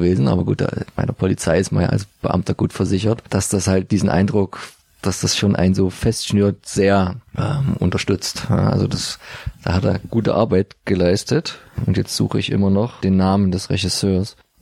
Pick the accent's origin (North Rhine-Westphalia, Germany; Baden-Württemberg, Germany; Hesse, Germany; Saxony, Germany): Saxony, Germany; Dresden; wo wir uns als Dresdner immer so köstlich aufregen